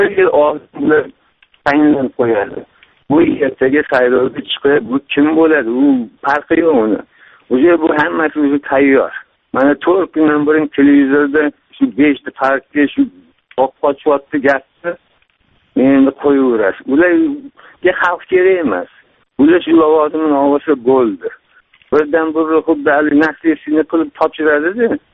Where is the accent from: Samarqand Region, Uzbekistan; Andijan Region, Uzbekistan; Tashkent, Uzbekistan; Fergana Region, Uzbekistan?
Tashkent, Uzbekistan; born there; men Toshkentga tug'ilganman.